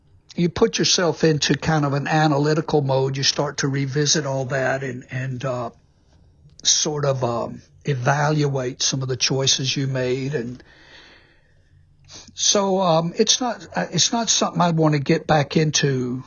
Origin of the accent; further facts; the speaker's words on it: Mississippi, United States; Sure, it was further south, and that's fine. I'm from Mississippi.